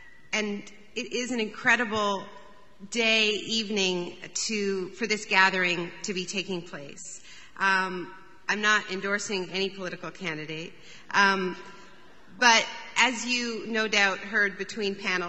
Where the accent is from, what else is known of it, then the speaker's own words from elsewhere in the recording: Canada; and I'm Canadian